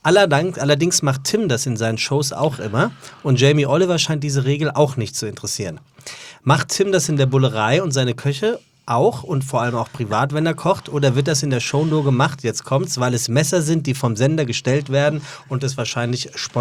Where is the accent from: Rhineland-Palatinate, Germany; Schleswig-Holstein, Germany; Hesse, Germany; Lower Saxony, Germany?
Hesse, Germany; Frankfurt; Also als Frankfurter ist Eier im Glas, kennt der Frankfurter.